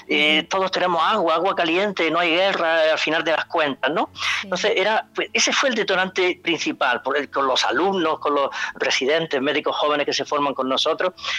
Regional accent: Almería, Andalusia, Spain; enamorado de la antropología social y de mi ciudad natal, Almería

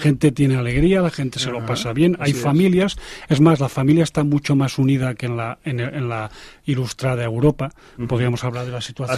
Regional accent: Equatorial Guinea; yo me crié en África de pequeño

